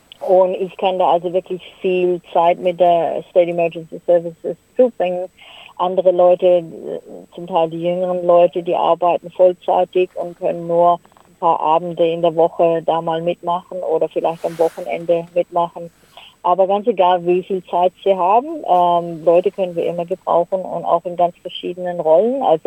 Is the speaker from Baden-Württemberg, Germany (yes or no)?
yes; Häusern, Baden-Württemberg, Germany; now in Australia; Ich komme aus dem Schwarzwald und zwar einem kleinen Dorf, das heißt Häusern. Das hat wohl auch nur 1.000, vielleicht 1.500 Einwohner, vielleicht sind es jetzt schon mehr. Aber ja, halt ein kleines Dorf mitten im Hochschwarzwald.